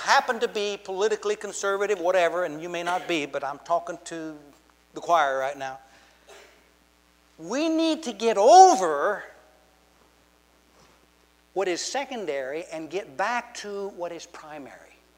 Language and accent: English; United States; Now, I'm an American. I love America. I'm a flag-waving American.